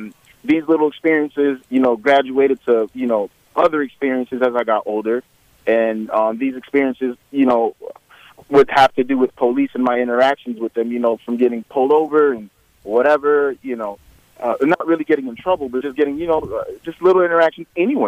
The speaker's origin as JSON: {"language": "English", "region": "Florida", "country": "United States", "tie": "born or raised there", "said": "I am a black male. I grew up in Broward County in a predominantly black neighborhood."}